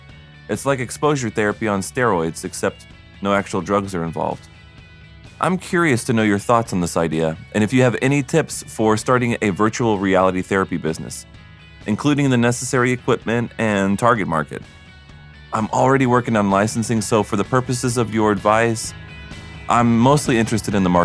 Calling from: Chicago, Illinois, United States; I'm calling from Chicago.

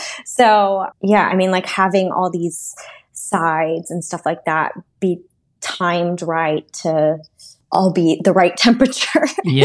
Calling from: Amsterdam, North Holland, Netherlands; I am calling from Amsterdam.

